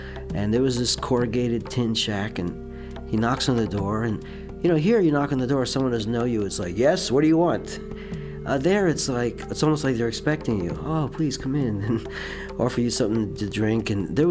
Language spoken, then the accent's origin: English; Atlantic City, New Jersey, United States; Well, I grew up in Atlantic City, New Jersey. My father was a city photographer.